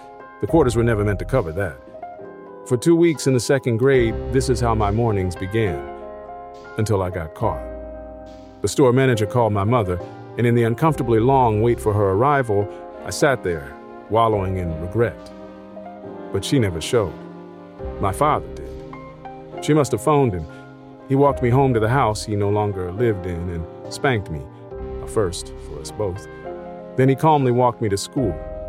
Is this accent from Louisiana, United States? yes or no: no; Philadelphia, Pennsylvania, United States; I was practically born with a mustache. I grew up in Philadelphia in the 1980s.